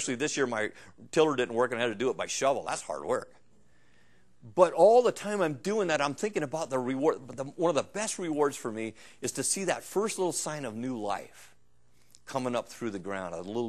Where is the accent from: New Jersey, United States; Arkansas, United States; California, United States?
Arkansas, United States; I'm from Arkansas, so yeah, I might plant a little different garden than you.